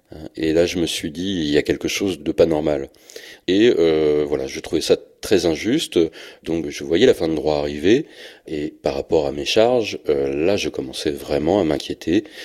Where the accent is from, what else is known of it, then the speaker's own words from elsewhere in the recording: Pays de la Loire, France; now in Rennes, France; j'ai 43 ans, j'habite à Rennes, dans un quartier populaire de Rennes. Alors je suis né à Cholet, et j'ai grandi dans une petite commune de Vendée.